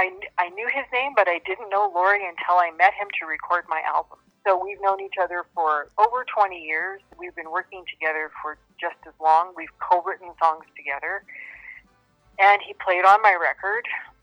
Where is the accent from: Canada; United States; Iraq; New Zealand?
Canada; Winnipeg, Manitoba; a house concert in Winnipeg, because it's my hometown.